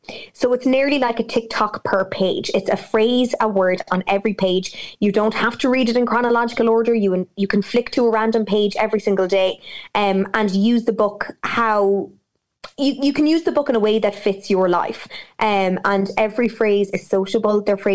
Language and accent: English; Midlands, Ireland; Growing up in the Midlands, Irish was a school subject. I went to an all-English school.